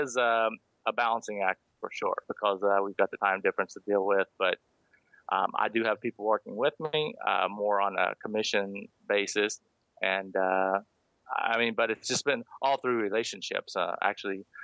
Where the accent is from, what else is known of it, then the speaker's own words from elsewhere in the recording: West Virginia, United States; I grew up in West Virginia, and in the summers I would work putting up hay.